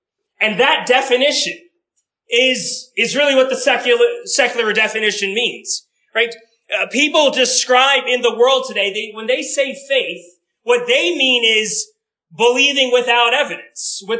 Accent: Washington, District of Columbia, United States; I come from the Washington, D.C. area, there's a lot of maybe political things going on.

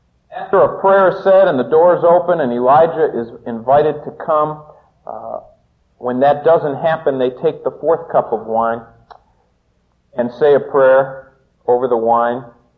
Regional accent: Ohio, United States; When I was a youngster, we lived upstairs of a flat here. I'm from Ohio.

